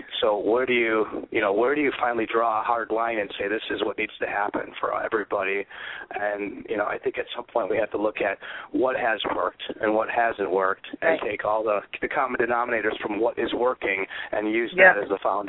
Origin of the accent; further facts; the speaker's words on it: Michigan, United States; Yeah, I'm from Michigan.